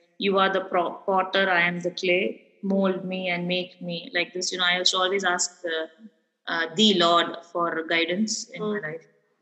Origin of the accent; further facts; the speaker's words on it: Dubai, United Arab Emirates; I was brought up in Dubai, by the way, mm-hmm. and I had a lot of Muslim friends